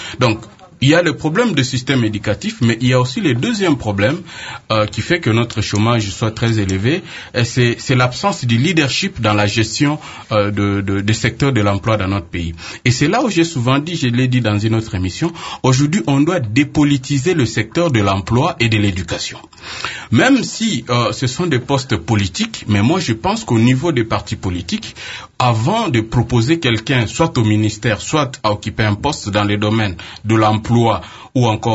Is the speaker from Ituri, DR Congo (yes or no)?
no; Mbandaka, Équateur, DR Congo; je viens de Mbandaka